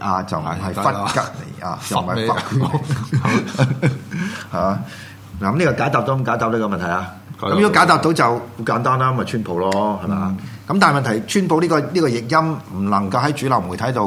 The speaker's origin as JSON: {"language": "Cantonese", "country": "Hong Kong", "said": "我哋香港人，我哋講廣東話，"}